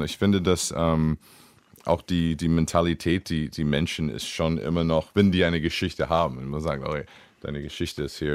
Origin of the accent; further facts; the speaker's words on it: Liberty, Missouri, United States; German is a second language; also born or lived in Kansas City; Ich bin geboren in Kansas City, in einer kleinen Stadt Liberty aufgewachsen, wo hier Jesse James kommt